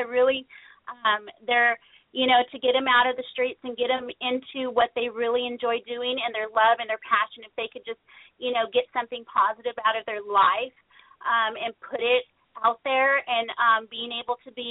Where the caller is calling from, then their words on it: Stockton, California, United States; I'm calling from Stockton, California.